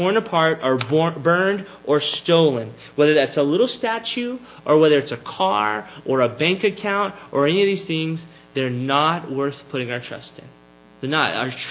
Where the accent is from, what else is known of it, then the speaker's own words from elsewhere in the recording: United States; And so I would ask, even from my own heart as an American, is America under this sort of judgment?